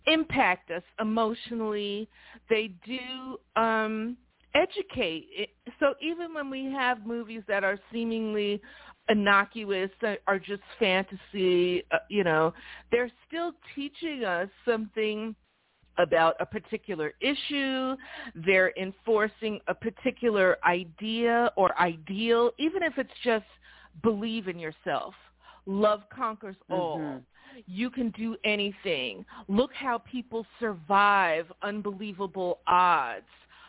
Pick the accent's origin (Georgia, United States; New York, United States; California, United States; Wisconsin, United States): New York, United States; I'm originally from New York. I have all that New York culture.